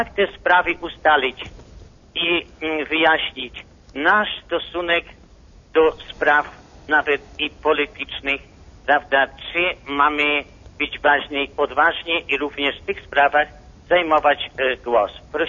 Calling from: Buffalo, New York, United States; Jestem z Buffalo, Stany Zjednoczone.

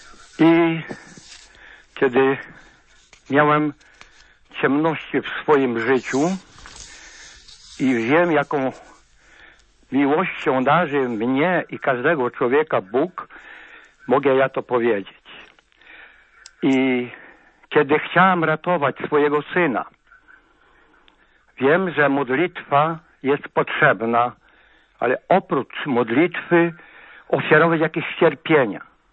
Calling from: Subcarpathian Voivodeship, Poland; Dzwonię ze wsi takiej spod Jarosławia. Księże profesorze, jestem chłopem z dziada pradziada

